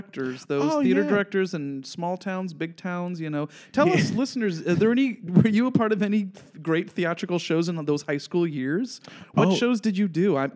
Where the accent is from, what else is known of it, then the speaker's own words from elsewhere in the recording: Elmira, New York, United States; I'm from Elmira, New York.